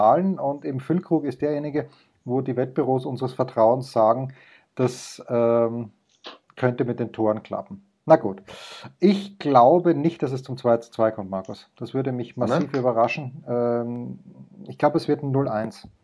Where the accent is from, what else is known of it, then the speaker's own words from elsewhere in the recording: Austria; als Österreicher